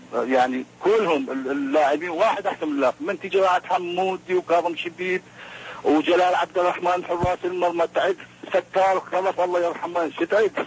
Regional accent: Iraq; انا بلدي يعني انا عراقي ومن عراقي ما عندي عزم من بلدي

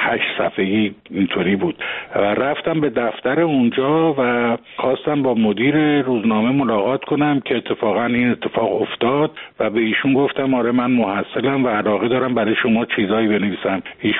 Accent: Tehran, Tehran Province, Iran; من وقتی که آمدم به تهران در واقع 8 سالم بود و از اون به بعد دیگه من در تهران بزرگ شدم.

